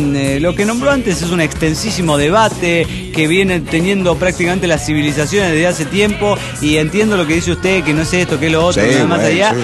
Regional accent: Tapachula, Chiapas, Mexico; de Tapachula.

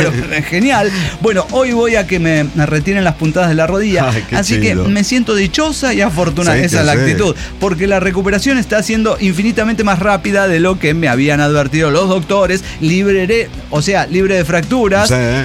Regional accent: Guadalajara, Jalisco, Mexico; ¡Que no soy chilango! ¡Soy tapatía!

